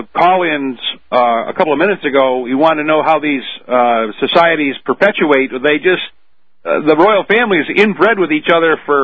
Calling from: New York, United States; in New York.

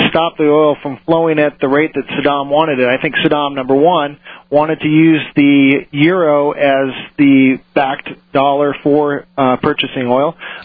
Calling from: Las Vegas, Nevada, United States; Las Vegas.

